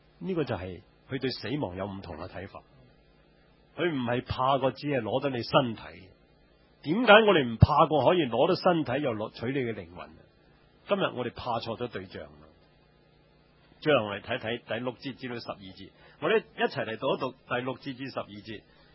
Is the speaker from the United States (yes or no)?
yes; San Francisco, California, United States; 我从三藩市嚟嘅，见惯地震。